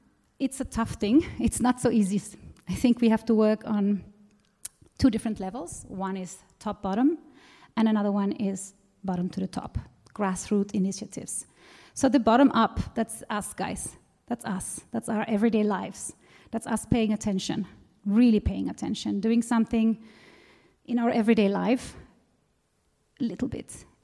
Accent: Sweden; I grew up in Sweden, and we recycle.

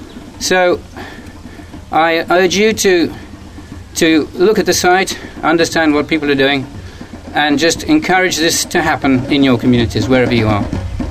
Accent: England, United Kingdom; now in France; I live near in the Pyrenees, not far from Bayonne, but I'm English.

